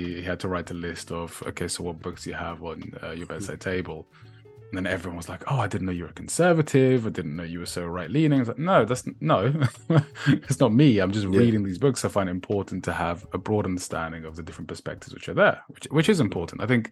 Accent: England, United Kingdom

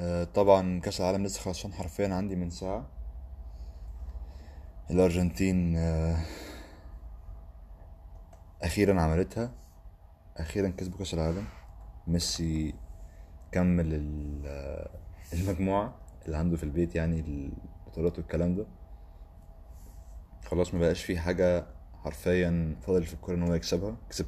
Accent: Egypt; مش تعتمدش على لعيب واحد بس زي عندنا في مصر

